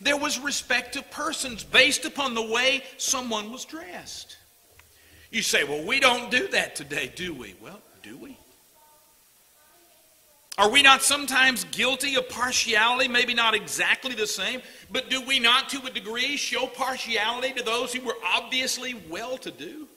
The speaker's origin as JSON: {"language": "English", "town": "Selma", "region": "Alabama", "country": "United States", "tie": "born or raised there", "said": "I grew up in Selma, Alabama. We had a little racial tension at times."}